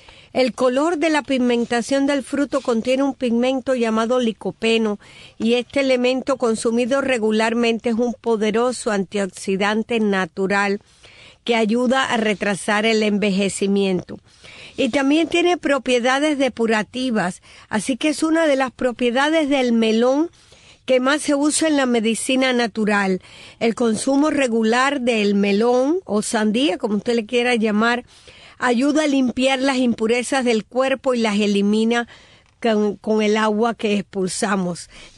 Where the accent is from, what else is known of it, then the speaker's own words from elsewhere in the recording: Cuba; moved away; Yo recuerdo en mi infancia, no sé ahora en Cuba cómo funcionará, pero en mi infancia